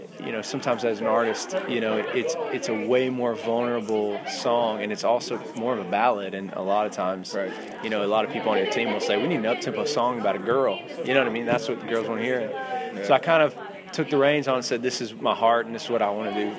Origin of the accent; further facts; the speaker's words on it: Beaumont, Texas, United States; moved away as an adult; now in Nashville, United States; Well, I grew up in Texas, southeast Texas, a little town called Beaumont.